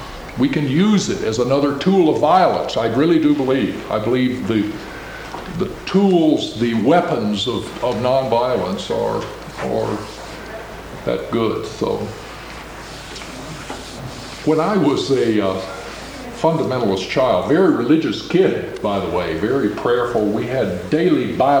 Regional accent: Memphis, Tennessee, United States; And then my sophomore year, Dr. King was killed in Memphis, where I was going to college, my hometown.

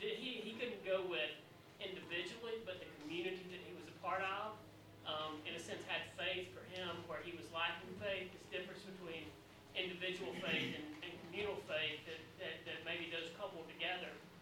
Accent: Alabama, United States; I'm from Alabama

